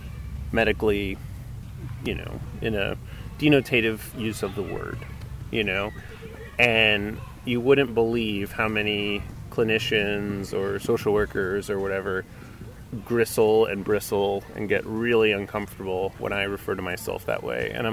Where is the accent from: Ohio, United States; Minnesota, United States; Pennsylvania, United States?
Ohio, United States; Cleveland; So it's, like, where I grew up in Cleveland, it was, like